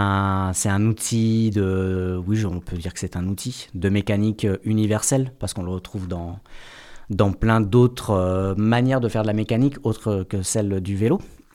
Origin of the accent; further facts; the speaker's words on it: Lormont, Nouvelle-Aquitaine, France; born there; now in Agonac, France; Je suis originaire de la région bordelaise. Je suis né à Lormont et j'ai atterri en Dordogne il y a maintenant 5 ans, un petit peu moins de 5 ans.